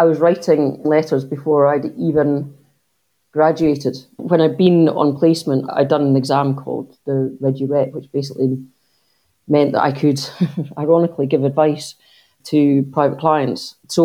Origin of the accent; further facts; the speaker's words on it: Beauly, Scotland, United Kingdom; I was lucky to grow up in the Northern Highlands, north of Inverness, in a very small village called Bewley.